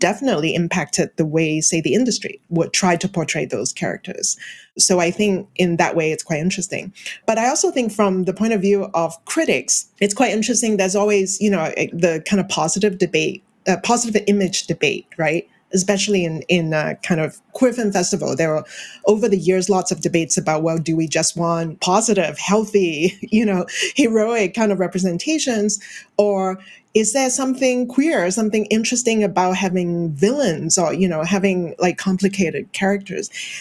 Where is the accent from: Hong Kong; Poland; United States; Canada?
Hong Kong; my own experience growing up in Hong Kong